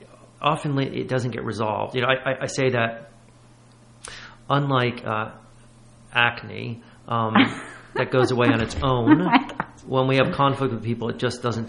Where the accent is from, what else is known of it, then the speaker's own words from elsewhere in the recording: United States; it's just disgusting to me as an American.